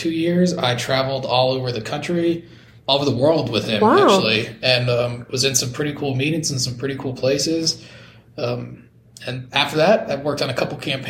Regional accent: The Woodlands, Texas, United States; also born or lived in Houston; Yeah, so I'm born and raised in Houston, in the Houston area. I was born in Houston, grew up in the Woodlands.

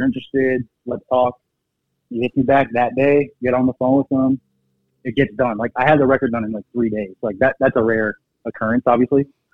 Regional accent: Massachusetts, United States; His manager is actually from Boston, and I'm from Massachusetts, so we kind of connected on that.

